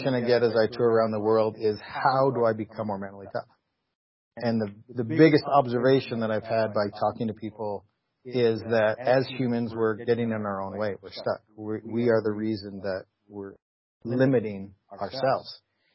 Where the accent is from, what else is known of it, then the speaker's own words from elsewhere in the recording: Canada; So I grew up in Canada, loved sports, don't have any brothers